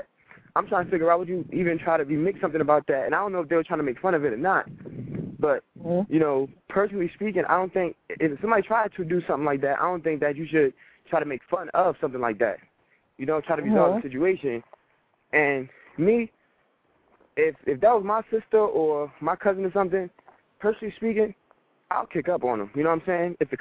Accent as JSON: {"language": "English", "town": "Newark", "region": "New Jersey", "country": "United States", "tie": "born or raised there", "said": "I want to give another shout out to Newark, New Jersey. You know, that's my hometown, born and raised."}